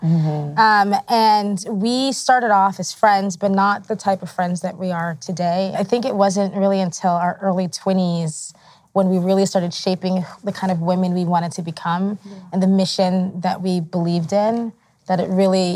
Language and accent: English; New York, United States; And I am American, grew up in New York, like Rosario, New York, but also also West African from Ghana and Ivory Coast.